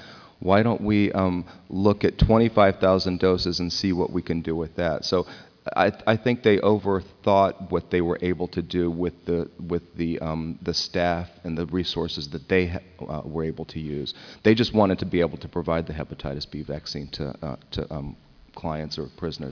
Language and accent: English; North Carolina, United States; born there; Actually, I was born in North Carolina.